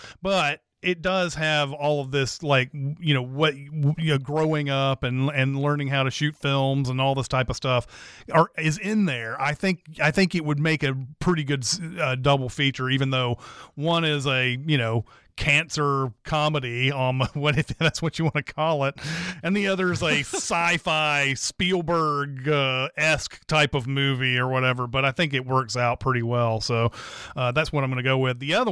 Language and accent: English; Franklin, Tennessee, United States; This movie was shot in my hometown of Franklin, Tennessee.